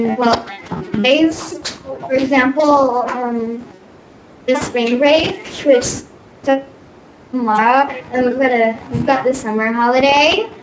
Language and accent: English; Turkey; I'm from Turkey.